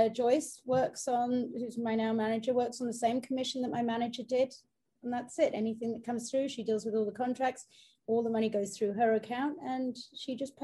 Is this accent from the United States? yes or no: no; United Kingdom; if we say that over here as a British person to British clients, they go, what a twat, and put the phone down. So we're a different sort of person over here